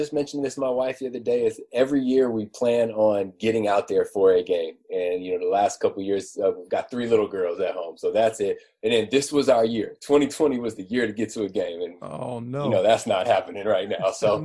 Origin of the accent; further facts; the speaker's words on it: California, United States; So, you know, I'm a California guy, born and raised in California, and got accepted to Harvard